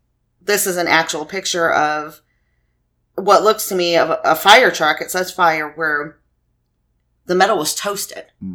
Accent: United States; because I'm American, did not have that technology.

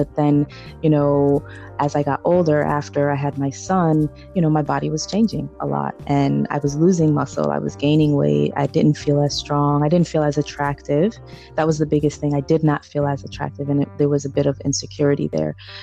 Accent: Connecticut, United States; And I'm originally from Connecticut, very, very cold place. The reason why I live here in South Florida now.

